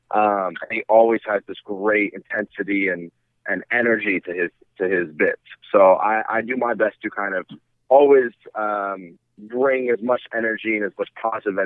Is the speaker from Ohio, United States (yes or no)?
yes; Dayton, Ohio, United States; I'm an Arab Muslim, son of an immigrant, born and raised in the United States.